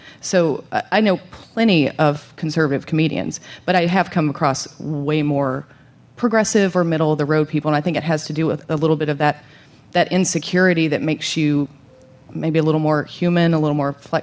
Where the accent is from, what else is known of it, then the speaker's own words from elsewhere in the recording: Alabama, United States; And I grew up in Alabama, so one of the things that I noticed with people who were fiercely conservative